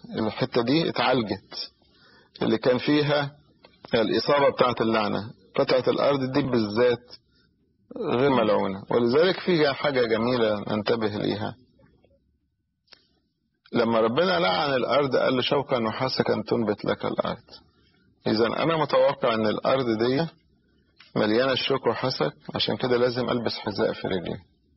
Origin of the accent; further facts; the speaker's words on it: Egypt; احنا بنستخدمها كمصريين